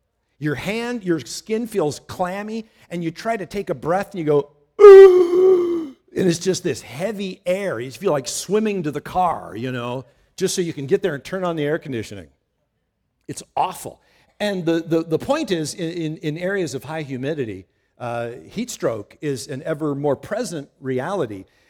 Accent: Midwest, United States; You know, Sue and I were raised in the Midwest where there's really high humidity.

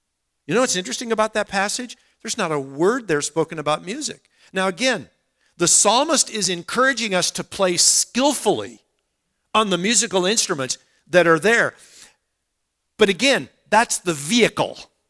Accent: Minnesota, United States; Remember, I grew up in Minnesota, and which is right in the middle of the United States

